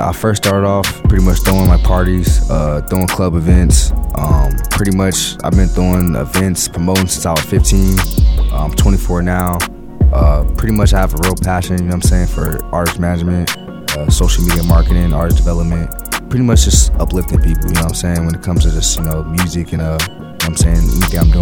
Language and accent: English; Las Vegas, Nevada, United States; Yeah, born and raised, 702. Vegas is my hometown.